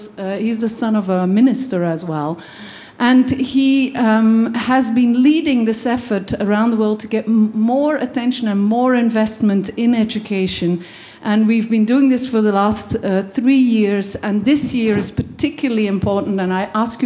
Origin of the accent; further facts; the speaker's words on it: Belgium; I grew up in Belgium